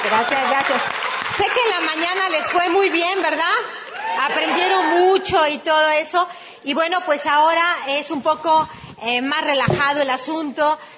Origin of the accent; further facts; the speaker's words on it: Galicia, Spain; Yo soy española, como ya les dijeron. Nací en un pueblito, más bien, sí, en un pueblito a 14 kilómetros de Orense